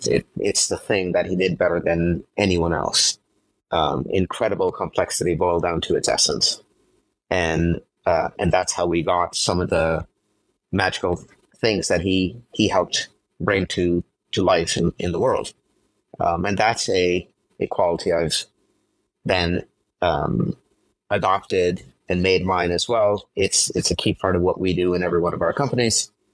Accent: Jammu and Kashmir, India; childhood growing up in a part of India that, you know, not too many people come from. I grew up in Kashmir, up in the mountains. And had this amazing childhood in a place that was absolutely stunningly beautiful.

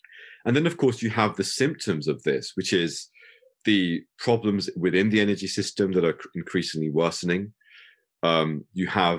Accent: United Kingdom; as a British Muslim as well

